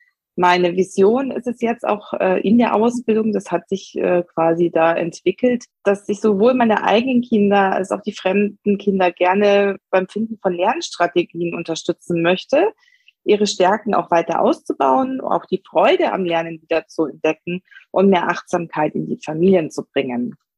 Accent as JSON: {"language": "German", "town": "Munich", "region": "Bavaria", "country": "Germany", "said": "Ich bin aus München. Ich bin Mutter von 2 wunderbaren Kindern."}